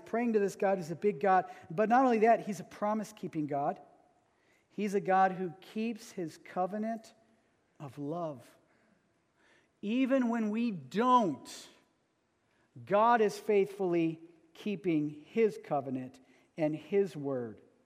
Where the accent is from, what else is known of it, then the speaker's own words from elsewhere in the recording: United States; because I'm an American and I'm raised with this kind of rugged individualism